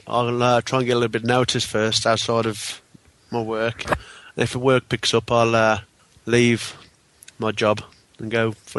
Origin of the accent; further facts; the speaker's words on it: Bromsgrove, West Midlands, United Kingdom; I'm from Bromsgrove, and I'm on week 6.